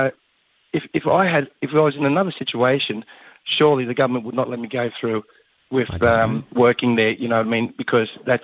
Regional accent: Queensland, Australia; I came from down from another project in Sydney, but I'm originally from Queensland.

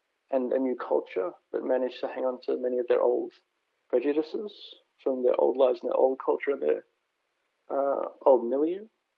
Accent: Melbourne, Victoria, Australia; through growing up in Melbourne and, you know, traveling throughout India a few times later on in life.

